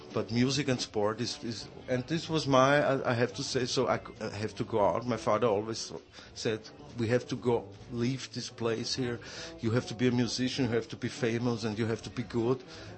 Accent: Vienna, Austria; English is a second language; growing up in Vienna, in, you would say, a gypsy ghetto.

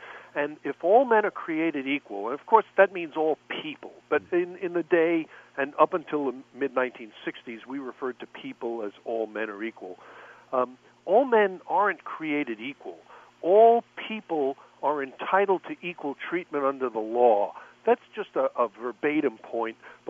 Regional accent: Arizona, United States; I think my home state, Arizona, only gets 2 hours of this.

